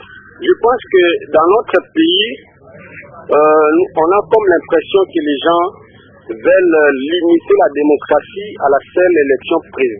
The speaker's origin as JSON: {"language": "French", "country": "DR Congo", "said": "nous sommes Congolais et nous les resterons."}